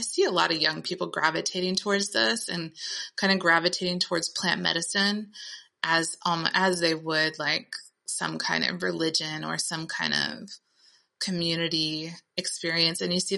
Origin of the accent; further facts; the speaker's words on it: Appalachia, United States; but I grew up in the Bible Belt. So I was completely surrounded by it, by this very conservative, very dogmatic, Protestant and different strands of Christianity, but all like rural Bible Belt Appalachia Christianity.